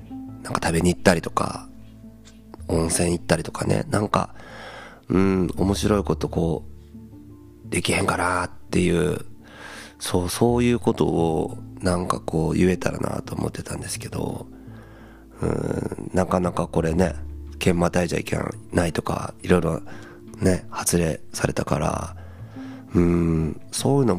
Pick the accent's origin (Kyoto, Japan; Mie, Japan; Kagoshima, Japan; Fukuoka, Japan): Mie, Japan; 僕の地元の方に来たらこんなとこに行けますよっていう紹介